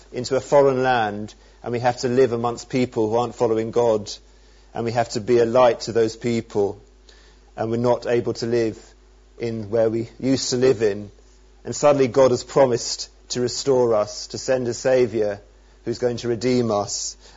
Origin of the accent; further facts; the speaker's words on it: Frinton-on-Sea, East of England, United Kingdom; I was brought up in Frinton, and we'll see.